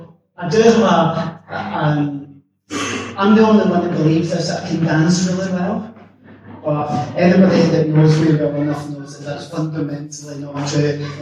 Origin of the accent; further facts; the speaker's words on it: Glasgow, Scotland, United Kingdom; I grew up in Glasgow with a very, very disjointed family.